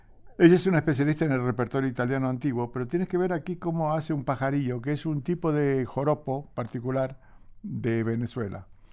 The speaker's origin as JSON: {"language": "Spanish", "country": "Argentina", "said": "Yo como argentino te recomiendo un psicoanalista, ¿no?"}